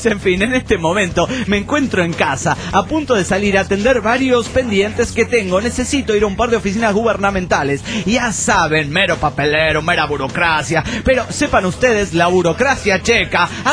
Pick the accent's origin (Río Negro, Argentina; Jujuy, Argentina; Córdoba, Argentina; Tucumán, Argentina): Tucumán, Argentina; de Tucumán.